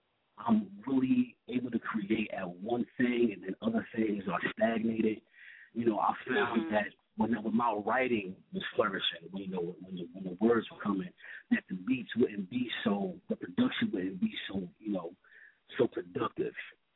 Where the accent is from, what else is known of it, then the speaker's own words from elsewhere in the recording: Brooklyn, New York, United States; I'm from Brooklyn, so, you know